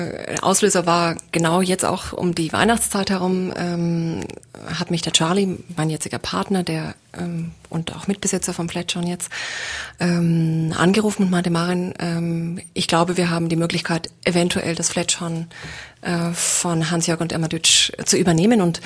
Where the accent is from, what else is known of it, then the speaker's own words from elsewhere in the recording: Nuremberg, Bavaria, Germany; Also Nürnberg ist immer der Geburtsort. Dazu hat man immer eine spezielle Beziehung, wo man aufgewachsen ist.